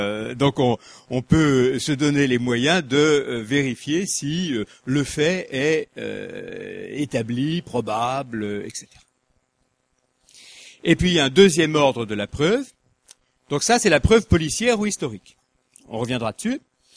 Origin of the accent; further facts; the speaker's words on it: Lyon, Auvergne-Rhône-Alpes, France; Chacun remarque que je suis lyonnais, ce que je n'ai jamais caché.